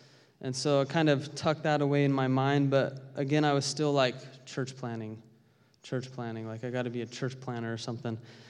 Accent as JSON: {"language": "English", "country": "United States", "tie": "born or raised there", "said": "my testimony's normal just in the sense that I grew up in America. I'm not a missionary kid."}